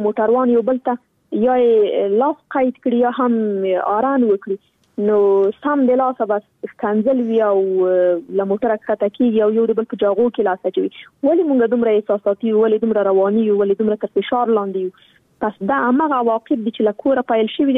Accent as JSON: {"language": "Pashto", "country": "Afghanistan", "tie": "born or raised there"}